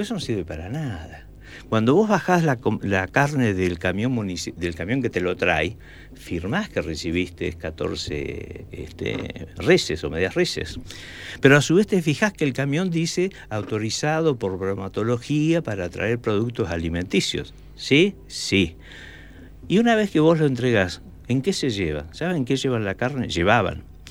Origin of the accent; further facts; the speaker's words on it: San Martín de los Andes, Neuquén, Argentina; porque soy de San Martín de los Andes